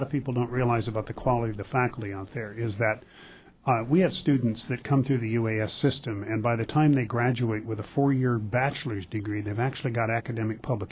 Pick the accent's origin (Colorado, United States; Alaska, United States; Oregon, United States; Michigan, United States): Alaska, United States; Juneau; I grew up in Juneau, and I'd like to have somebody take care of my education with me.